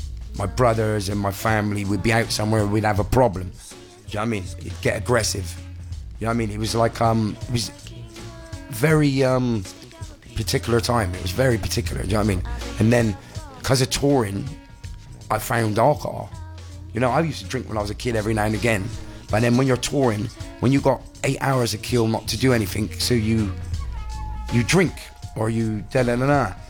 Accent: England, United Kingdom; No, it's like I've got a very English attitude, I think. I'm very English.

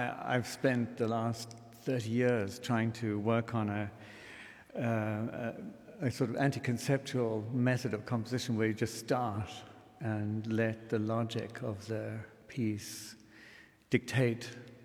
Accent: South Africa; That whole thing of you growing up in Africa and thinking of yourself as... We were called Europeans, you know.

